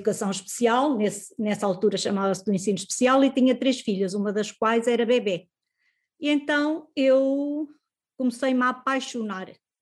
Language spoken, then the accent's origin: Portuguese; Viseu, Portugal; born or raised there; also born or lived in Luanda, Angola